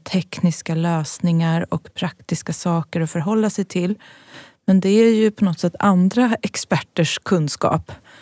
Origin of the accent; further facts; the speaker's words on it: Fisksätra, Stockholm County, Sweden; Och jag är ju uppvuxen i Fisksätra, så att visst finns det minnen från tunnelbanestationerna.